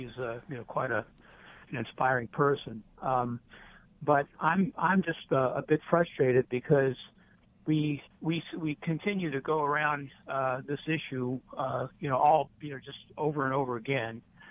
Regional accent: Indianapolis, Indiana, United States; which is based ironically here in Indianapolis, my hometown

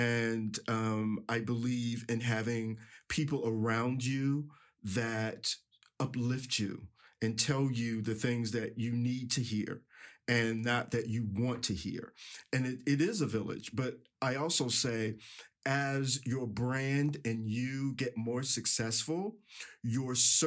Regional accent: New Jersey, United States; because my parents are from North Carolina. I love it. I love that mixture, although I'm from New Jersey, but I love that Southern.

